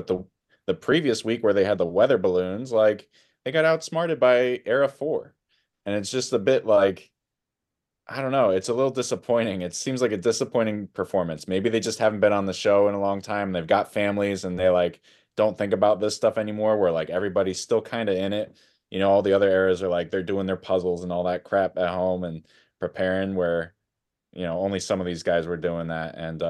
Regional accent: New Jersey, United States; As you may know, this is my home state and I live near Hoboken.

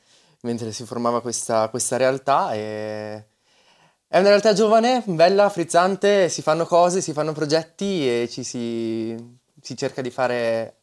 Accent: Verona, Veneto, Italy; io sono di Verona, e poi quando mi sono trasferito a Bologna per fare l'università

